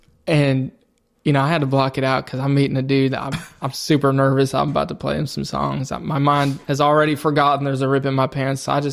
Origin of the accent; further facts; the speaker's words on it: Naperville, Illinois, United States; now in Nashville, United States; So I grew up in Naperville, Illinois.